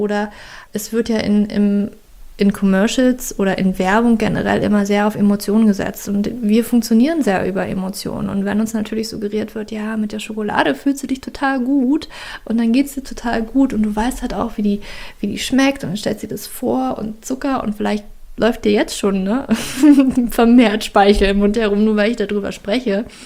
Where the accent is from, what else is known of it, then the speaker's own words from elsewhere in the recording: Germany; ich komme aus Deutschland